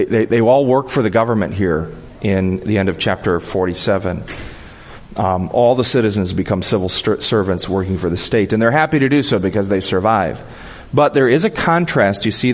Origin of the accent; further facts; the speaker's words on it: Wisconsin, United States; It's kind of like I grew up in Wisconsin, and in Wisconsin, everybody hates everybody from Illinois.